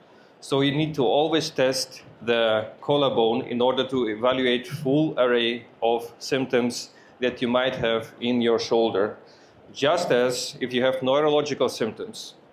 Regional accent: Germany; The only thing you know that I am from Germany and I'm a physical therapist.

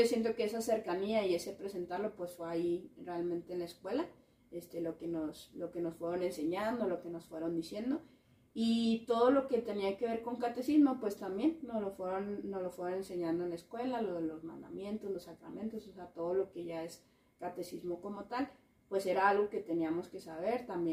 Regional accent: Durango, Mexico; born there; now in Chihuahua, Mexico; mi familia vivimos en Chihuahua, pero mi mamá es de Durango, entonces nosotros normalmente, bueno, todos nacimos allá en Durango, mis hermanos y yo. Entonces en vacaciones siempre nos íbamos en Durango.

